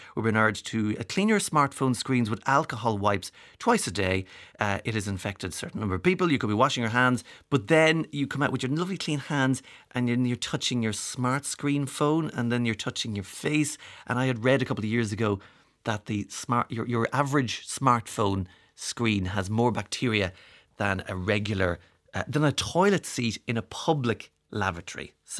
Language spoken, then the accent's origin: English; Ireland; We don't want lovely. We're Irish.